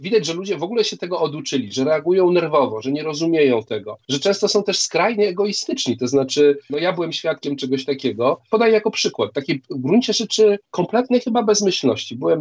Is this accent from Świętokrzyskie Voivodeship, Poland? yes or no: no; Warsaw, Masovian Voivodeship, Poland; chociaż jestem z Warszawy